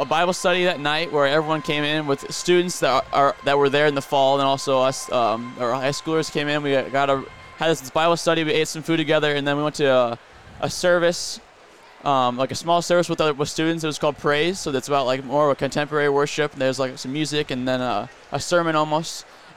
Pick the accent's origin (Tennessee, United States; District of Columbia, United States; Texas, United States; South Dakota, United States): South Dakota, United States; Sioux Falls; so I'm from Sioux Falls, South Dakota. I went to Jefferson High School there, and that's where I was born and grown up so far.